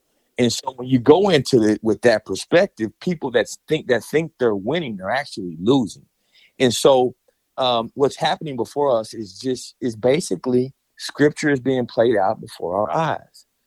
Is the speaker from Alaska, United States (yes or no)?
no; Grapevine, Texas, United States; I was born and raised in Grapevine, Texas, and proudly. I'm a proud Texan to my core.